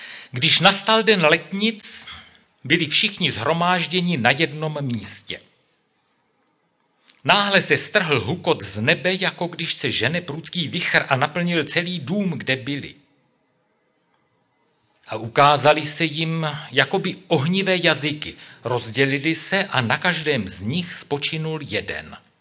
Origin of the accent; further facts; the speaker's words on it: Brno, South Moravian Region, Czechia; ač bydlím v Brně, narodil jsem se v Brně, tak přeci jenom jsem Čech. Naše rodina je česká